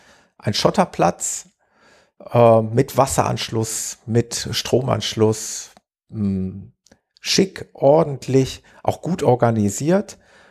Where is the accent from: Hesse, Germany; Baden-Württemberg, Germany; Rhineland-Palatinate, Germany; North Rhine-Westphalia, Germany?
North Rhine-Westphalia, Germany; Gelsenkirchen; Das ist tatsächlich so in etwa so eine Größenordnung wie meine Heimatstadt Gelsenkirchen